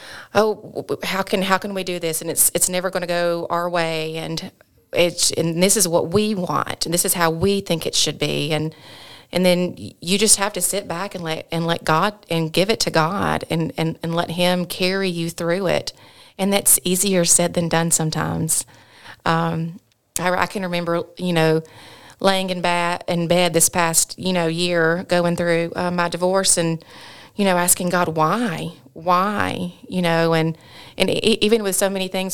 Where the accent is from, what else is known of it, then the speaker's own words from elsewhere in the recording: Sylacauga, Alabama, United States; I am from Sylacauga. Went through grade school, graduated high school from class of 2002.